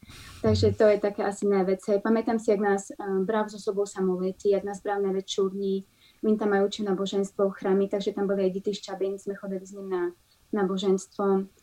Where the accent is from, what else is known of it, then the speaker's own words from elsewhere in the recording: Medzilaborce, Prešov Region, Slovakia; Takže z Labírce pochádzam, želám tam postati celý život až do svojej vysokej školy. Chodila tam aj na strednú školu, na gymnázium. Na vysokú školu už som potom chodila do Prešova